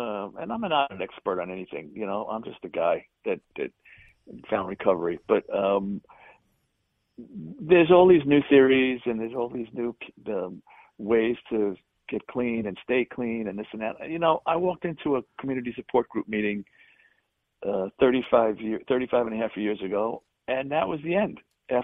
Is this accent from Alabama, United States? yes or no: no; Bronx, New York, United States; So, you know, I grew up in the Bronx. I don't live in the Bronx anymore, but I was born in the Bronx. I lived there until I was like 13.